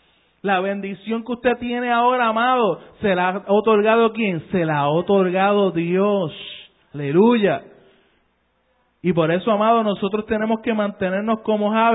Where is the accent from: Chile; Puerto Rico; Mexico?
Puerto Rico; Esto es como buen puertorriqueño, lo estoy poniendo, le estoy dando sazón para que usted se lo disfrute en esta noche.